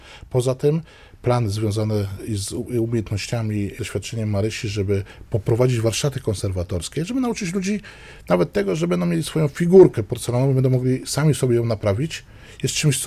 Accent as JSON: {"language": "Polish", "town": "Szczecin", "region": "West Pomeranian Voivodeship", "country": "Poland", "tie": "born or raised there", "said": "ja jestem rodowitym szczecinianinem zakochanym w tym mieście."}